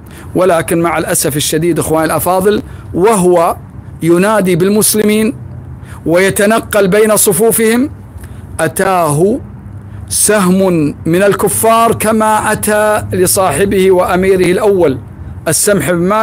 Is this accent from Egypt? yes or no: no; Kuwait; أن يحفظ بلادنا الكويت من كل مكروه